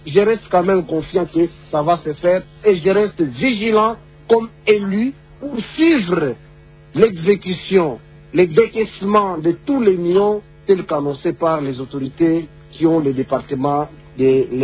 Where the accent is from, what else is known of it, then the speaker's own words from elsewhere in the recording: Kananga, Kasaï-Central, DR Congo; mon compatriote de chez moi à Kananga